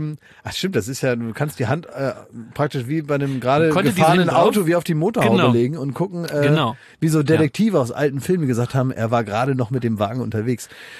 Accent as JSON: {"language": "German", "town": "Dangast", "region": "Lower Saxony", "country": "Germany", "tie": "born or raised there", "said": "Wie du so despektierlich über meine Heimat reden kannst. Wirklich, also wenn du warst wohl noch nie in Dangast im Kurhaus und hast Rhabarberkuchen gegessen, mein Freund."}